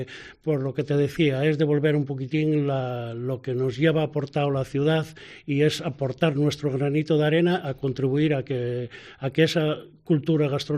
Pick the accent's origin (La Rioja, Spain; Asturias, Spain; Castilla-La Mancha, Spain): Asturias, Spain; Cangas del Narcea; Soy de Cangas, no me pongas en ese compromiso.